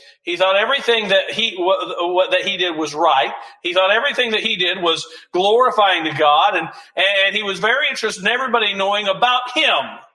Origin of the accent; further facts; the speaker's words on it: Kansas, United States; I'm from Kansas. I'm not aquatic whatsoever